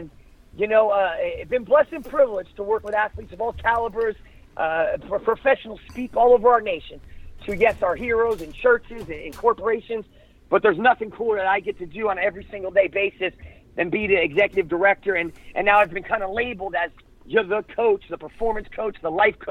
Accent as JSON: {"language": "English", "region": "New Jersey", "country": "United States", "tie": "born or raised there", "said": "I grew up in New Jersey. I grew up on the streets of Jersey. I grew up with a single mom"}